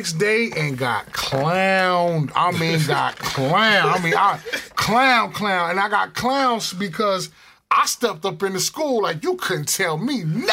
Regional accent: New Jersey, United States; up north, where I grew up from, the way you dress, you're from Connecticut, I'm from Jersey. So growing up in the 80s

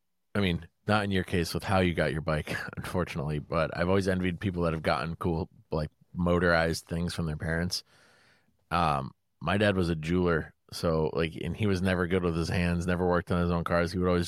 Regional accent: Connecticut, United States; Sorry, I'm from

